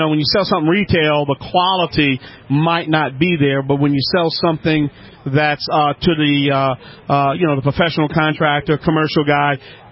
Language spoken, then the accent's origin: English; Louisiana, United States; I'm pure Cajun